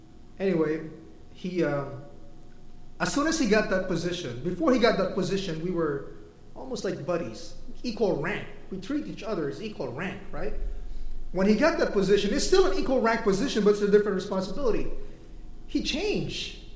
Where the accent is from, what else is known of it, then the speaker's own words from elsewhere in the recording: Philippines; And it's harder for me as a Filipino.